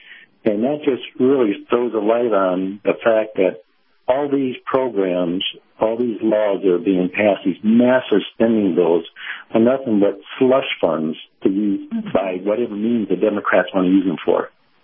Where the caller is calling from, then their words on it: Coldwater, United States; Hey, Captain … from Coldwater.